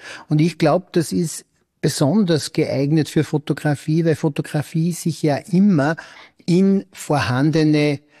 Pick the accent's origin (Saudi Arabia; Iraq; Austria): Austria; Laakirchen, Upper Austria; ich bin ja aus La Kirchen, also ganz in der Nähe von Gmunden